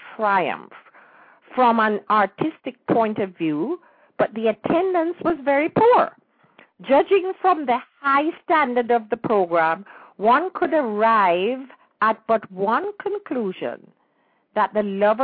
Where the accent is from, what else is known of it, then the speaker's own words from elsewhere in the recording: Jamaica; when we were growing up in Jamaica